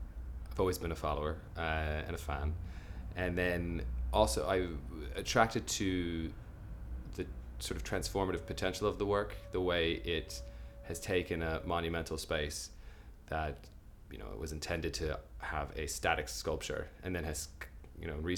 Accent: Belfast, Northern Ireland, United Kingdom; I'm 29 and I come from Belfast in Ireland.

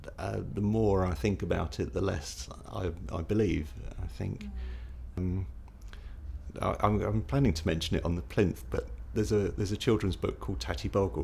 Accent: Pinner, London, United Kingdom; I grew up in mostly in Pinner, and it was very nice.

